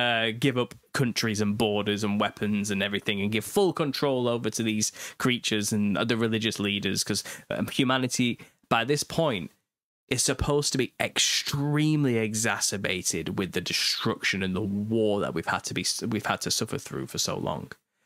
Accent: United Kingdom; I'm British as well.

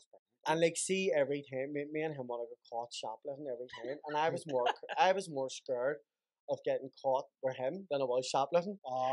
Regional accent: Belfast, Northern Ireland, United Kingdom; I grew up down the Lower Falls, but my family's off in Divis. My granny and all lived in Divis. My daddy was born in Divis

